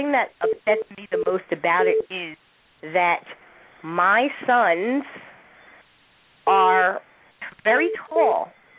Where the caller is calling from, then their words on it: Bermuda; Yes, I'm calling in from Bermuda.